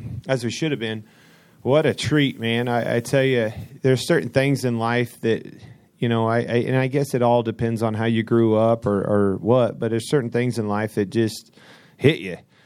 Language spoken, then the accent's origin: English; Kansas, United States; I mean, I'm from Kansas, man. I'm from a little town in Kansas